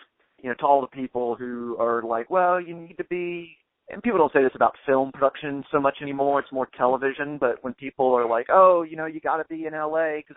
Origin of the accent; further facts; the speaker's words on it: Georgia, United States; now in Austin, United States; I'm from Georgia originally